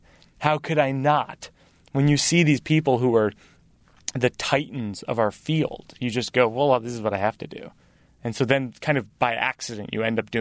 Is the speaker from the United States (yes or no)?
yes; Massachusetts, United States; I grew up in Massachusetts where Larry Bird was the hero